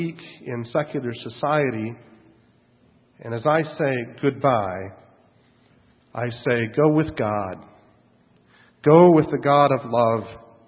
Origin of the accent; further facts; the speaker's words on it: South Dakota, United States; I will be going back to a church in my home state of South Dakota.